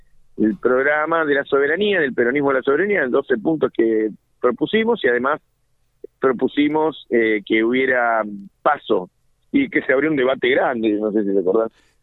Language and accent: Spanish; Argentina